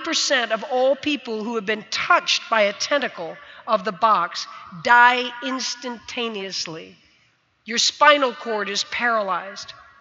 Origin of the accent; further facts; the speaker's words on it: Fort Lauderdale, Florida, United States; Literally, thousands of Cubans flooded into my hometown, Fort Lauderdale, Florida.